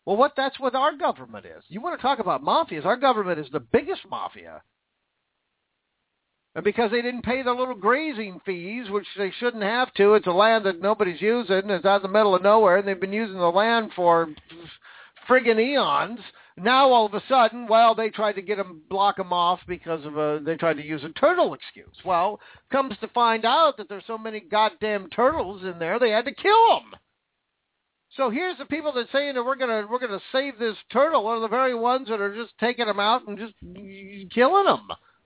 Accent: Washington, United States; And I grew up in Washington. That's all we got was rain.

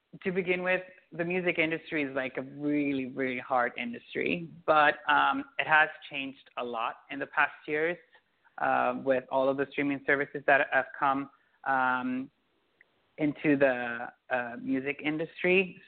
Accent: Milan, Lombardy, Italy; English is a second language; moved away as an adult; now in New York, United States; I'm originally from Milan, Italy, and I moved to New York 4 years ago

